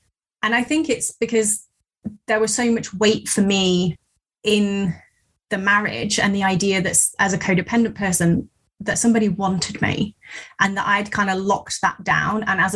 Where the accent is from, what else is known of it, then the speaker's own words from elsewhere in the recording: England, United Kingdom; ran away to live with a friend down in the Southwest. I'm from the Midlands.